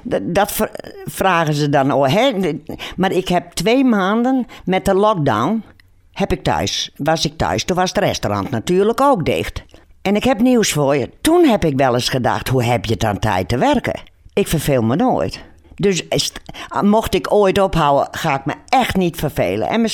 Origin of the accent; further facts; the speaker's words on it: Friesland, Netherlands; Ik weet natuurlijk, ik ben een Fries, hè?